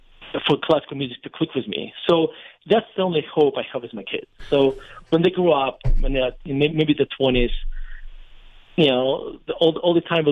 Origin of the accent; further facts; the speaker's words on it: Russia; Well, when I was growing up in Russia, being Jewish was basically nationality, because in Soviet Russia, religions were outlawed, and so.